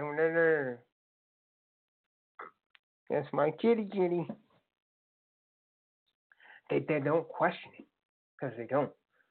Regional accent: Venezuela; I'm from Venezuela

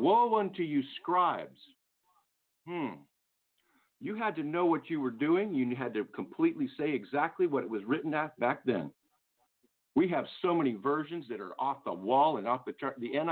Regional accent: Hollywood, California, United States; And I grew up in Hollywood, California. I was born in LA, and I lived on Santa Monica and Kersan, and I had a little Jewish friend.

